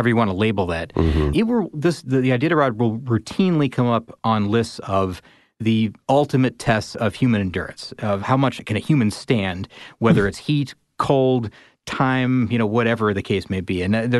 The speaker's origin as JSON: {"language": "English", "region": "Midwest", "country": "United States", "tie": "born or raised there", "said": "I grew up in the Midwest"}